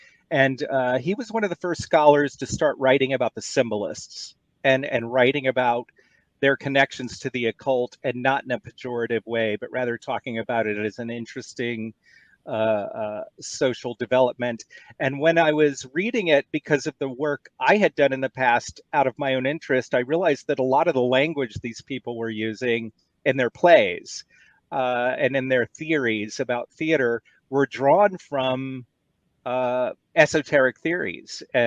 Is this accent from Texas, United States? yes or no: yes; Houston, Texas, United States; now in Manhattan, United States; I grew up in Houston, Texas, but I moved to Manhattan.